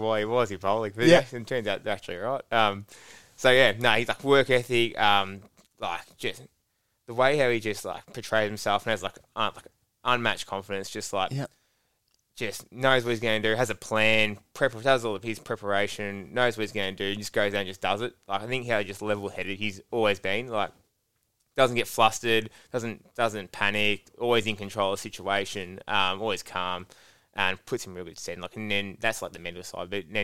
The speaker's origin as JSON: {"language": "English", "town": "Coorup", "region": "Victoria", "country": "Australia", "lives_now": "Melbourne, Australia", "said": "I'm from Coorup. So obviously in the Victoria over there. But he moved into Melbourne. And then when he was actually, the reason why I moved up to Melbourne was because of him"}